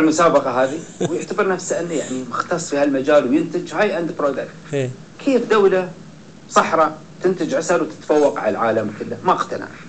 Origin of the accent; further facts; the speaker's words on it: Abu Dhabi, United Arab Emirates; حتى المدارس اللي عندنا في أبو ظبي